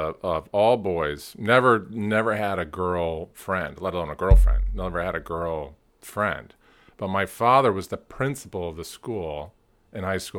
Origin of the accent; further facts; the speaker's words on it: Cleveland, Ohio, United States; So, grew up in Cleveland. My father was a teacher. My mom's a teacher. And all 12 years, all boys school.